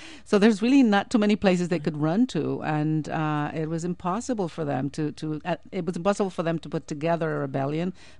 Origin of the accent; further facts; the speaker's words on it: Puerto Rico; I grew up in Puerto Rico, so I'm there frequently.